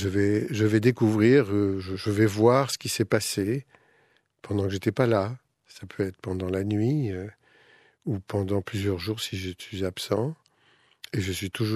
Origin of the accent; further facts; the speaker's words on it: France; C'est adressé aux agriculteurs, et c'est chez nous, en France, en dialogue avec les citoyens